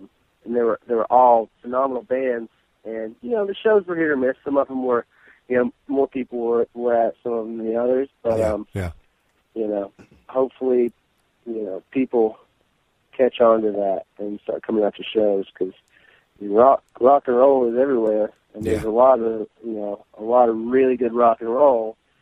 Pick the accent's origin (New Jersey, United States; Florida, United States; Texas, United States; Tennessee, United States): Tennessee, United States; moved away as an adult; So, since I was 20 years old, you know, I'm from Tennessee. I moved away from Tennessee and joined a band in Pennsylvania, auditioned, got the gig, and toured for a little bit.